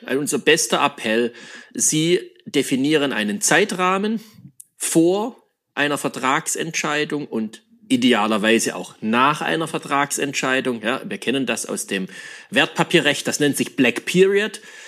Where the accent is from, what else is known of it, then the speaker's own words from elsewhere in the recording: Baden-Württemberg, Germany; bei uns im Schwabenland